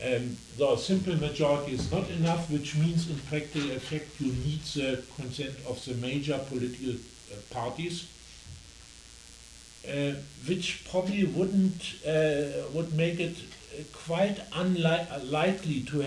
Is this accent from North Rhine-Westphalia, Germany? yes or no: no; Berlin, Germany; my home city, Berlin. But I come from Spandau, which is 5 years older than Berlin.